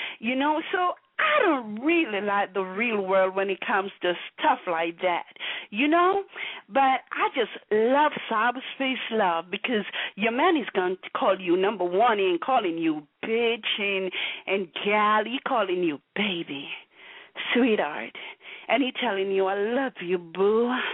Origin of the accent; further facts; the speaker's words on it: Jamaica; moved away as an adult; now in United States; because I'm really from Jamaica. You know, I am Jamaican. Wagwan. Yeah. But I came to the U.S. like 25 years ago, but still born Jamaican